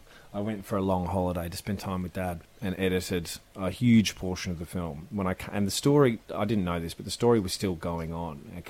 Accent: Australia; moved away as an adult; now in London, United Kingdom; I moved here for work, to spend time with Dad, for the adventure, all that sort of stuff as you do as an Aussie going to London.

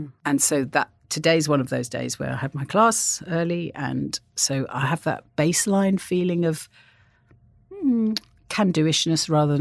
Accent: Wales, United Kingdom; I grew up in North Wales and I had a very idyllic childhood.

